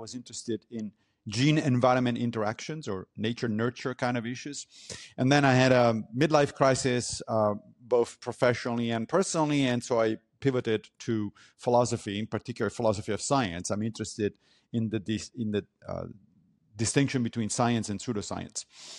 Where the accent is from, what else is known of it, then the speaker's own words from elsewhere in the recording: Italy; I grew up in Italy, so naturally I was by default a Catholic. But I left the church when I was a teenager. And ever since, I consider myself a secular humanist.